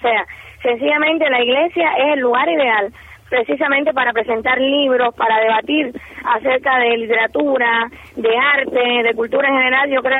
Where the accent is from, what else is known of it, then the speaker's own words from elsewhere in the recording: Cuba; al final somos cubanos